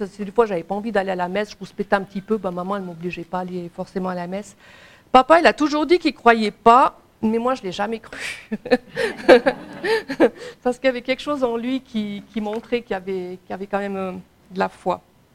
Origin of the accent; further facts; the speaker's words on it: Switzerland; born there; Ben non, je suis suisse puisque je suis née en Suisse.